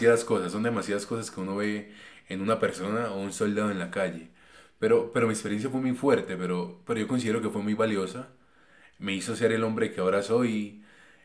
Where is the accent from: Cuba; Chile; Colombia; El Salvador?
Colombia; Floridablanca, Santander; Yo soy de Floridablanca, Santander.